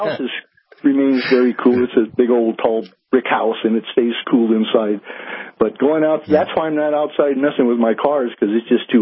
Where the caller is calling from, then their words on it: Albuquerque, New Mexico, United States; Oh, I'm outside of Albuquerque here in New Mexico, out in the desert lands.